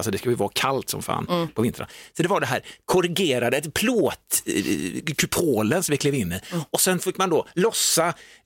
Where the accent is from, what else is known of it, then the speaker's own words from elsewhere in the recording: Lilla Edet, Västra Götaland County, Sweden; jag växte upp i Lilla Edet under en period av mitt liv